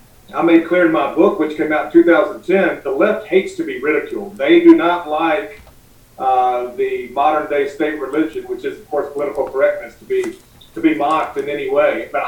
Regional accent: Southern United States, United States; me as a Southerner, Bill, we've always had that agrarianism in our blood.

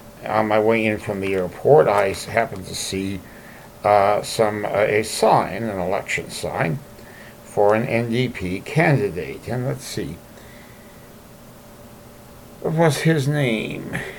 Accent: Hamilton, Ontario, Canada; Big things happening in my hometown of Hamilton today.

